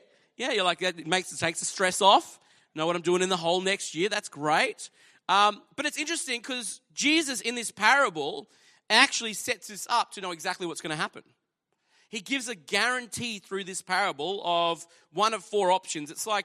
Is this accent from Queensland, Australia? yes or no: yes; Toowoomba, Queensland, Australia; I grew up in Toowoomba